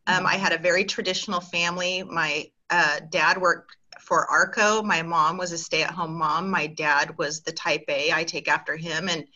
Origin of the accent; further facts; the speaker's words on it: Compton, California, United States; born there; I know. I am. I was born in Compton, California. And, you know, obviously that was quite a few many years ago. So it sounds really funny and really good now, but I was born in Compton.